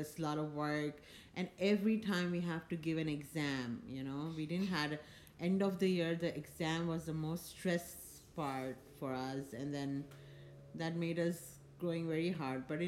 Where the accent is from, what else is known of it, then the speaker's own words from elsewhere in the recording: Mumbai, Maharashtra, India; We grew up back in India, Mumbai. And it was fun.